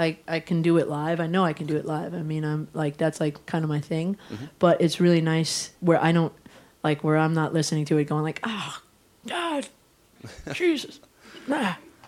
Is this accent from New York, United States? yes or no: yes; New York, United States; now in Los Angeles, United States; I'm from New York, and then I moved to L.A.